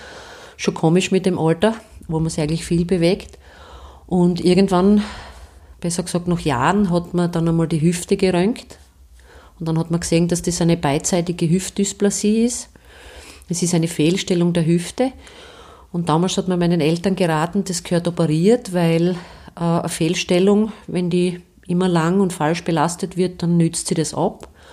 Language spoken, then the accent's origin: German; Stallhof, Styria, Austria; Ich bin in Stallhof bei Steins aufgewachsen